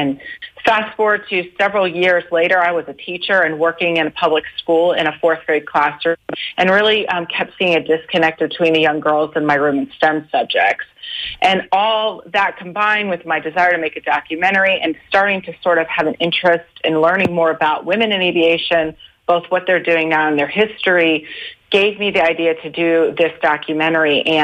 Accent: Florida, United States; I grew up in Florida, and of course, you know, if you grew up in Florida, you remember the shuttle program and going to NASA on school field trips and experiencing all that.

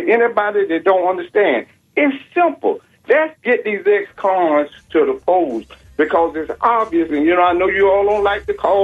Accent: Tampa, Florida, United States; and I'm from Tampa

